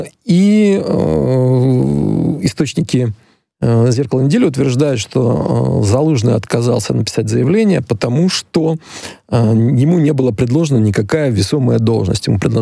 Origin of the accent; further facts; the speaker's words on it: Eastern Ukraine, Ukraine; born there; мы с Василием Дмитриевичем оба уроженцы Украины, но я уроженец восточной части Украины, Василий Дмитриевич западной части Украины, он западенец, я схидняк.